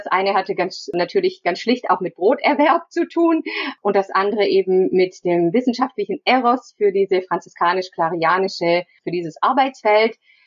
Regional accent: Southern Germany, Germany; ich hatte in den 80er Jahren in Süddeutschland, wo ich aufgewachsen bin, eine, wie ich das nennen würde, franziskanische Jugend zwischen drei Franziskanerinnenklöstern auf dem Land

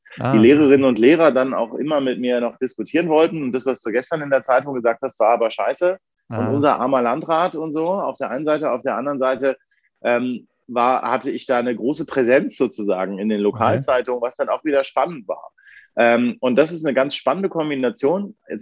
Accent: Bavaria, Germany; im Bayerischen Wald, wo ich aufgewachsen bin, im Landkreis Cham

